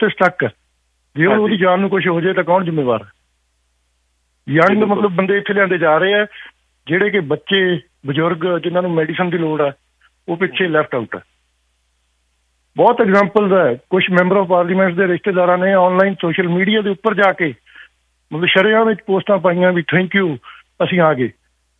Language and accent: Punjabi; Punjab, India; now in Canada; ਅਸੀਂ ਮਾਣ ਕਰਦੇ ਹਾਂ ਵੀ ਅਸੀਂ ਪੰਜਾਬੀ ਹਾਂ।